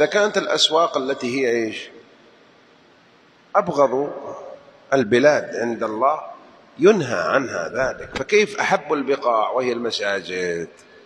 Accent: Jeddah, Makkah Province, Saudi Arabia; والياقوت لربما أول مرة أدخله مع أني من أهل جدة

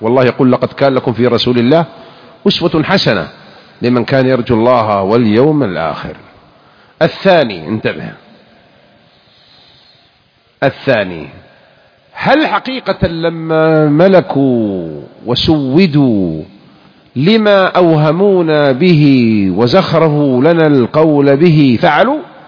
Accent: Jeddah, Makkah Province, Saudi Arabia; ترى أنا من جدة من الحجاز وأقول لكم مثل كانوا يعلمونه إحنا صغار

